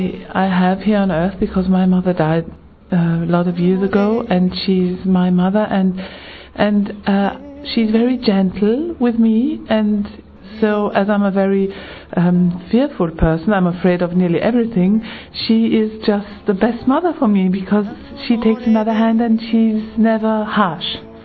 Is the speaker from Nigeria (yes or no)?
no; Austria; English is a second language; yes, I'm from Austria